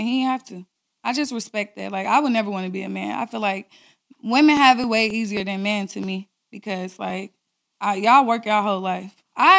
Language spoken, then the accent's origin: English; Decatur, Illinois, United States; now in Atlanta, United States; I'm from Decatur, Illinois, but I live in Atlanta.